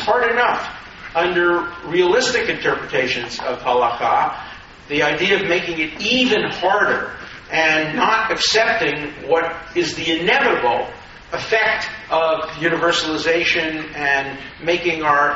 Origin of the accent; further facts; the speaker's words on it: Borough Park, New York, United States; And when I grew up Orthodox in Borough Park, there was one word that rang in my ear.